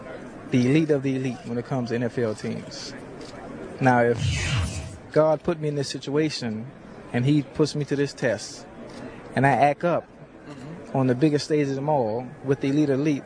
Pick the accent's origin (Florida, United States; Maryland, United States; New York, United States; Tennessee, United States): Florida, United States; Liberty City; I came from Dade County.